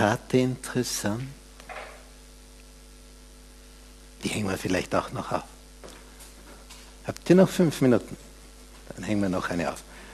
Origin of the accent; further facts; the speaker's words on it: Styria, Austria; Und ich komme aus der Steiermark, also aus einem befestigten Grenzgebiet dieser Zeit vor 1200 Jahren.